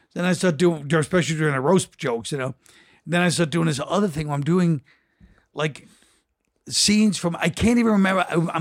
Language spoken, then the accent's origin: English; New York, United States; You know, because I'm from New York.